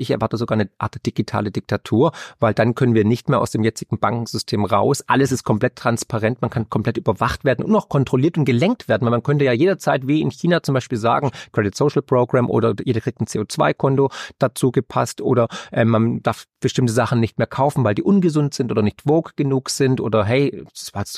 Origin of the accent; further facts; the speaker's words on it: Baden-Württemberg, Germany; Ich bin ja auch Schwabe